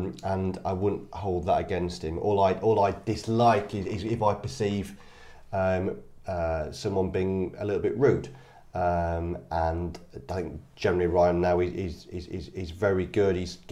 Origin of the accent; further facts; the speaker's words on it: Blackburn, North West England, United Kingdom; because I grew up in Lancashire in Blackburn.